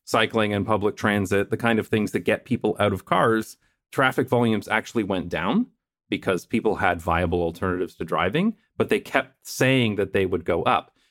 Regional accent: London, Ontario, Canada; Like, I made a video about a road widening in my hometown of London, Ontario, Wonderland Road

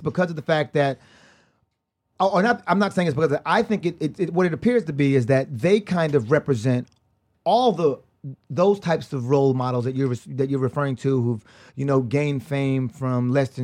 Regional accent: United States; born there; I'm born here, I'm fucking American

